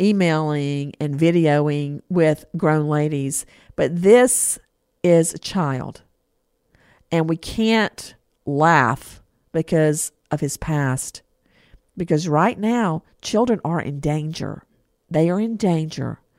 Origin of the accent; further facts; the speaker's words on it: Macon, Georgia, United States; Like when I grew up in Macon, we wouldn't say cancer.